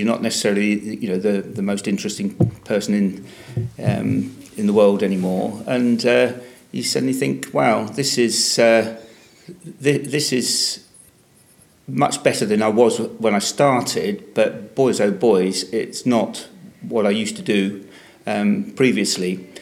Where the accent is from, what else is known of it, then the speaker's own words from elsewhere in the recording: Dover, South East England, United Kingdom; my hometown in Dover, in Kent. So it will lead you through Canterbury and then down to the coast at Dover in Kent is where I was was br